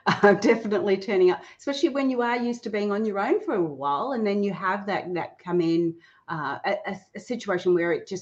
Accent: Gold Coast, Queensland, Australia; Well, I'm from the Gold Coast, Queensland. So we're both Australians on this podcast today

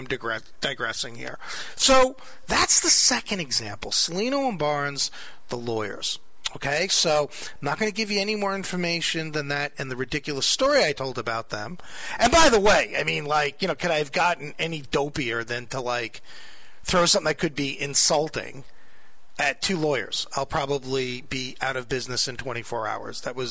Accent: New York, United States; from Long Island, right? Like, I know that's a big shock to you guys. You would never know it by my accent.

